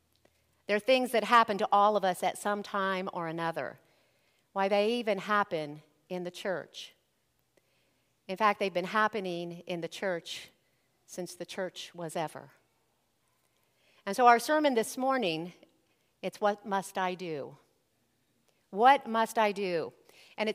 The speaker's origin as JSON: {"language": "English", "town": "Columbus", "region": "Ohio", "country": "United States", "tie": "born or raised there", "said": "if you don't know, I grew up in the Columbus area."}